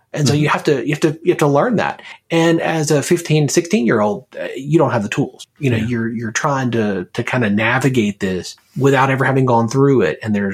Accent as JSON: {"language": "English", "region": "Alabama", "country": "United States", "tie": "born or raised there", "said": "So I grew up actually in Alabama, outside of Birmingham, and mm-hmm. grew up with both parents in my home."}